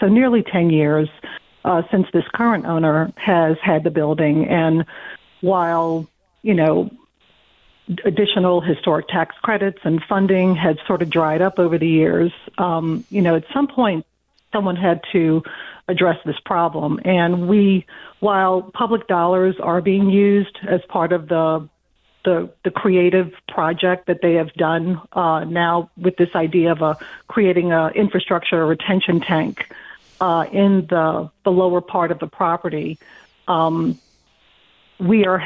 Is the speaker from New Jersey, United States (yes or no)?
no; New Orleans, Louisiana, United States; I mean, I'm born and raised in New Orleans, but you know, we've lived in this neighborhood for nearly 30 years.